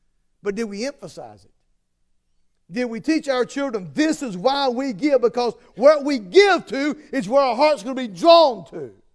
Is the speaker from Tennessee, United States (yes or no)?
no; Georgia, United States; I was born and raised in Georgia and lived all my life.